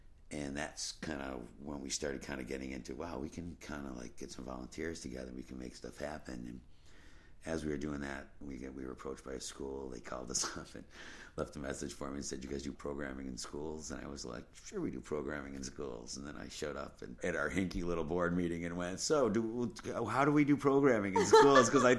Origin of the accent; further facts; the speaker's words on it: New York, United States; we're from Western New York